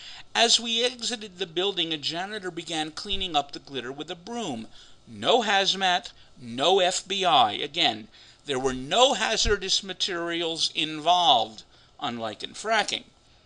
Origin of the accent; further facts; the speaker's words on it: Oklahoma, United States; You know, my hometown is older than Oklahoma statehood and is now being destroyed by the oil and gas industry. In rural Oklahoma, where people go to see the stars at night